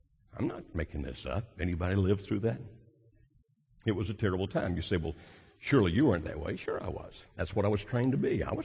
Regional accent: Deep South, United States; I grew up in the Deep South. I was born in 1949.

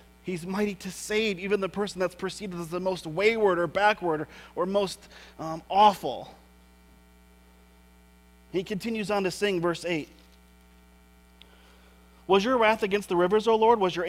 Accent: Lake Michigan area, United States; I grew up around Lake Michigan, as many of you did.

